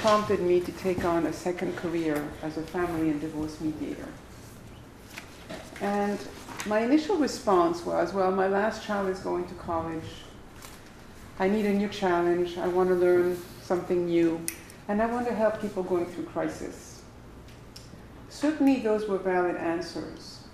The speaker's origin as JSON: {"language": "English", "town": "Paris", "region": "Île-de-France", "country": "France", "tie": "born or raised there", "also_born_or_lived": "Morocco", "said": "I was born in Morocco into a Sephardic Jewish family. My parents moved to Paris when I was a very young child, and that's where I grew up. I was born in October."}